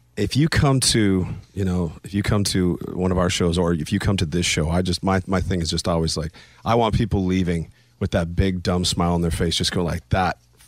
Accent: Canada; But you just think because I'm Canadian that I don't have any of that in me.

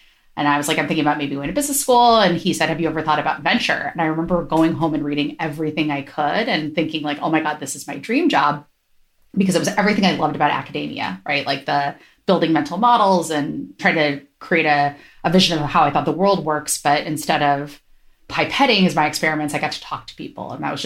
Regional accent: Ohio, United States; now in Bay Area, United States; My background's like super similar to Renata's. I grew up in Ohio. I was a chemist.

